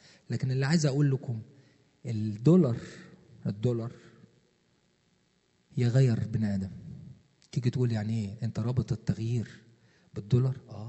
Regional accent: Asyut, Asyut Governorate, Egypt; انا من اسيوط وانا مواليد 64

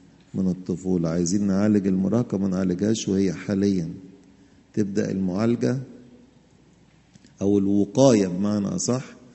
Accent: Egypt; يبقوا معتزين ان احنا مصريين وفخورين

